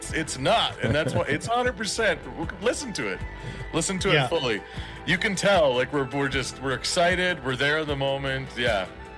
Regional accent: Canada; I'm Canadian. We're all French.

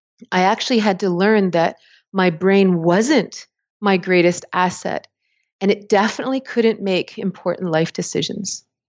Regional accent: Toronto, Ontario, Canada; I grew up in Toronto, went to Waterloo, studied math.

